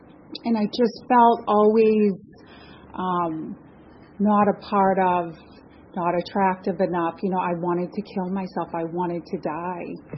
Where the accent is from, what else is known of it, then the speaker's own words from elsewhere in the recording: Massachusetts, United States; What it was like, I grew up in Massachusetts, and I was the youngest of three.